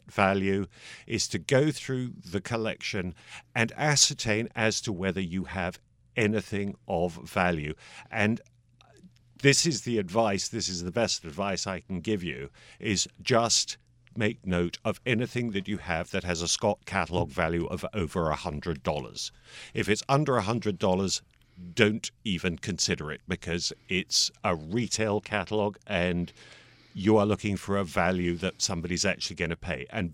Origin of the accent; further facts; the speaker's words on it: England, United Kingdom; So, yes, I'm an Englishman